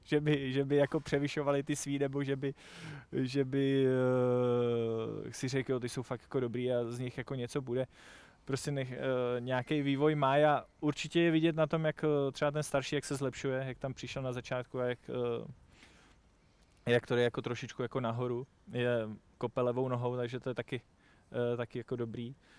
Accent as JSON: {"language": "Czech", "region": "Prague", "country": "Czechia", "tie": "born or raised there", "said": "Je to tak, já jsem se narodil v Praze, jsem na to hrdý"}